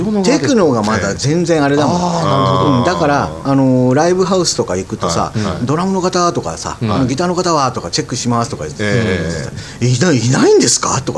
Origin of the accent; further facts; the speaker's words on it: Tokyo, Japan; なぜかスカイツリーがね、私の地元にこうやってきたっていうね。